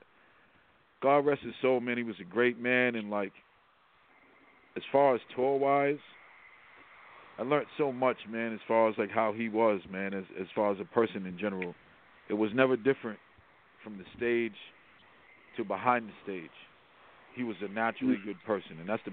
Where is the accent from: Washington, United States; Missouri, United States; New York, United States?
New York, United States; New York City; also born or lived in Massachusetts; I grew up in New York and then moved into Massachusetts.